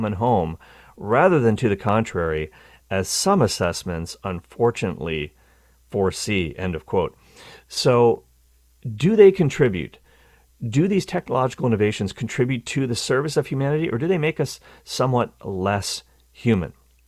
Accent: Canada; I know I'm Canadian, but I honestly have never heard anybody say a boot

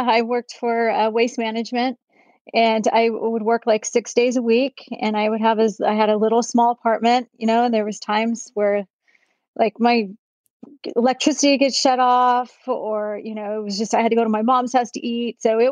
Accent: Glendora, California, United States; I grew up in Glendora, a small little town. And I was there until probably mid-20s, and I moved to Orange County.

